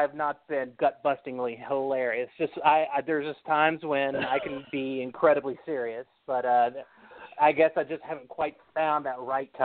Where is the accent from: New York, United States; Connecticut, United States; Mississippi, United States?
Mississippi, United States; It's just that I grew up in Mississippi, which is, you know, not exactly the Catskills